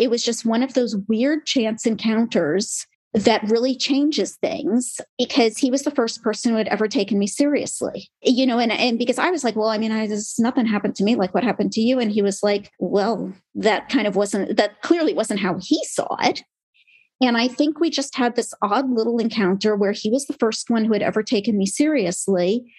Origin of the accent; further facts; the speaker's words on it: United States; No one will bully me because, hey, I'm an American too.